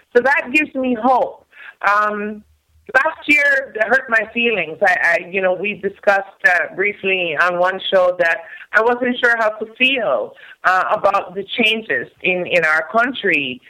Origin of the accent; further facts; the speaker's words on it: Jamaica; I am Jamaican. I don't have any problem saying that for those of you who didn't question the obvious.